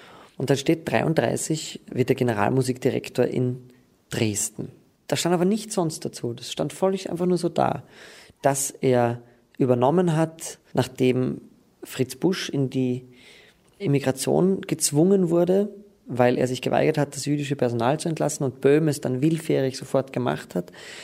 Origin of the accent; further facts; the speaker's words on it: Graz, Styria, Austria; Und ich bin ja Grazer und ich denke mir immer, ich mag Graz irrsinnig gern